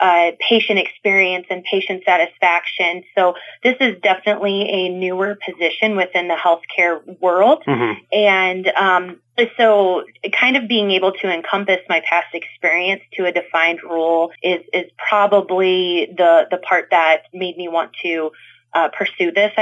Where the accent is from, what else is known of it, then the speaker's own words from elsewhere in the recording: Mallard, Iowa, United States; I didn't grow up here. I grew up in Mallard, Iowa, but since moving here in 2009, this has really become my home.